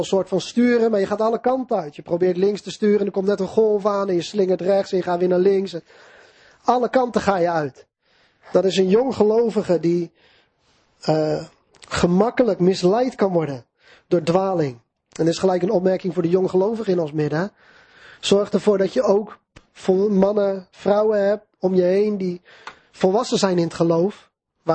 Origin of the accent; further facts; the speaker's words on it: Netherlands; wij zijn een beetje individualistisch als Nederlanders